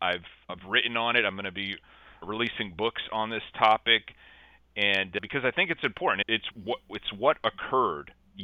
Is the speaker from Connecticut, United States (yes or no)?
yes; Connecticut, United States; I had really just been to where I grew up in Connecticut, United States.